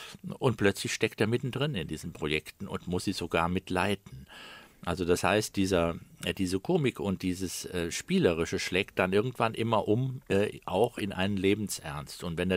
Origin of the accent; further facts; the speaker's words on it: Rhineland, Germany; dass mir als Elfjährigen dieses Moselgebiet schon als Rheinländer vorkam wie ein völlig fremdes Land.